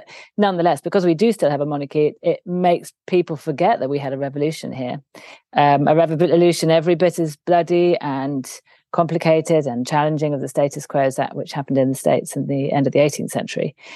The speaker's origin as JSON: {"language": "English", "region": "Scotland", "country": "United Kingdom", "tie": "born or raised there", "said": "I grew up in Scotland"}